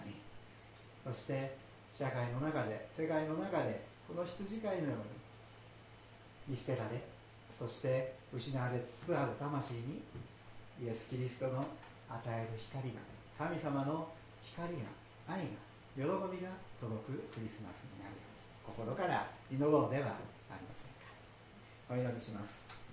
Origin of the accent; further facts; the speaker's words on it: Shizuoka, Japan; みかんは私の実家が静岡なので私の母が私のところに送ってきてくれるはずになっていました。